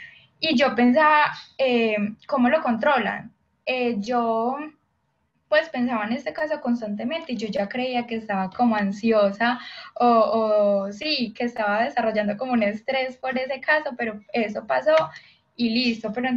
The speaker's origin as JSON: {"language": "Spanish", "country": "Colombia", "said": "Yo soy de Colombia."}